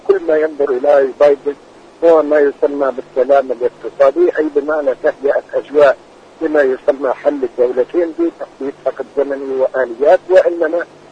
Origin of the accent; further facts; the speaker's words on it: Palestine; تأكيد يعني أولا نحن كفلسطينيين